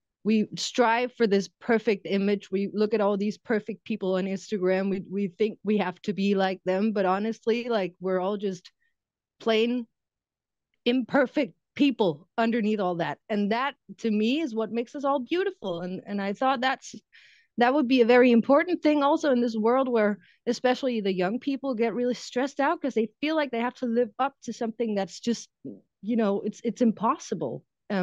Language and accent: English; Denmark; I'm from Denmark. My dad's Lebanese. I live in the countryside with my twin boys and my boyfriend